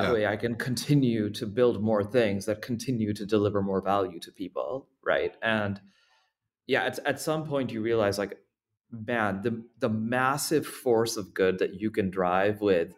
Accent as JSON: {"language": "English", "country": "India", "tie": "born or raised there", "said": "I grew up actually part in India."}